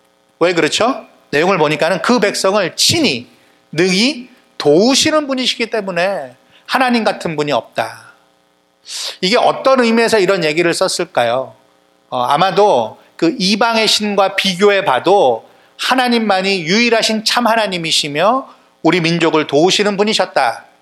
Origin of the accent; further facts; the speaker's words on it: South Korea; 제 안에 있는 정체성은 한국 사람, 한민족의 한 사람 이런 마음들이 있습니다.